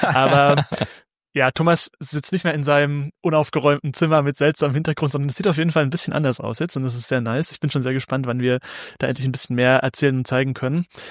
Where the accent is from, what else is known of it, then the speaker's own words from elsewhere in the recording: Saxony, Germany; Für mich als Sachse ein Feiertag, seltsames Timing